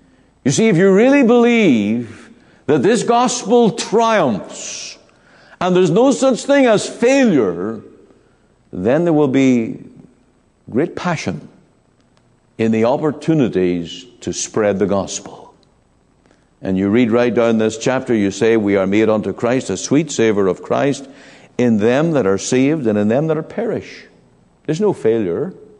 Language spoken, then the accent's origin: English; Northern Ireland, United Kingdom